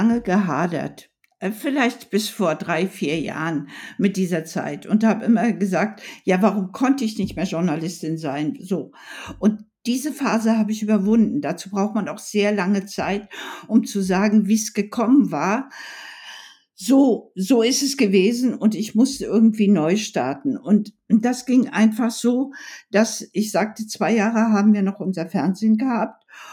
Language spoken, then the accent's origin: German; Rostock, Mecklenburg-Vorpommern, Germany; Ich bin in Groß-Klein groß geworden, in Lichtenhagen, dieses Sonnenblumenhaus. Das ist 1000 Meter Luftlinie von meinem Elternhaus.